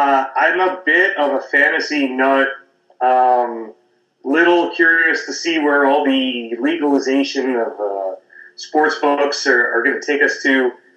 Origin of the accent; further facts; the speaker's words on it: Long Island, New York, United States; I am. I grew up on Long Island. I lived in fact, all over New York, upstate, western New York, back into Manhattan and Queens for a while as well. And now I'm back on Long Island.